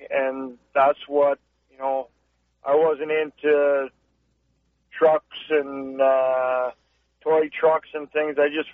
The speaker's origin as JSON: {"language": "English", "town": "North Bay", "region": "Ontario", "country": "Canada", "tie": "born or raised there", "said": "I grew up in North Bay, Ontario, and played all of my minor hockey and my junior hockey right in my hometown."}